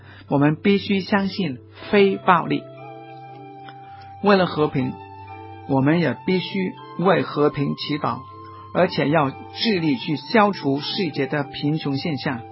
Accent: Hong Kong; 我们香港每年的人的生产总值已经有3万块美金

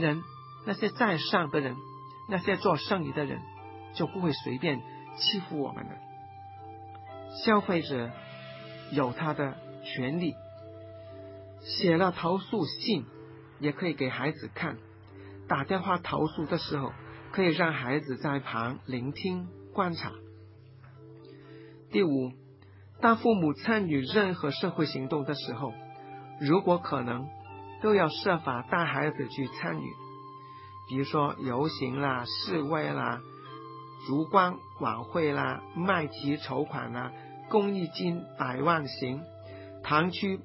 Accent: Hong Kong; 对我们香港人来说，每个月100块钱真的不多

